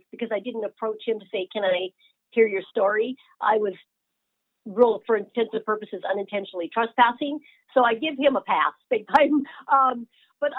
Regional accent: Alaska, United States; I'm from Alaska.

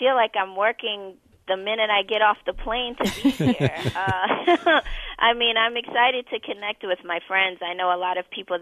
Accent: New York, United States; I'm originally from New York, so I started going to the Ailey School in high school

